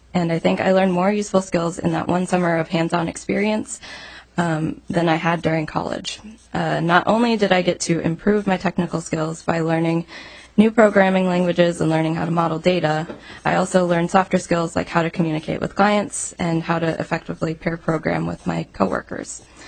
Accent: Minnesota, United States; I was born and raised in Minnesota, and most of my family and friends are in the area

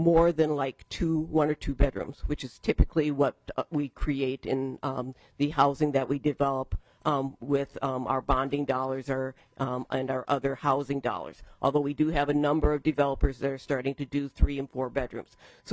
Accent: Fridley, Minnesota, United States; I bought the house I grew up in Fridley, so I've been there for 66 years

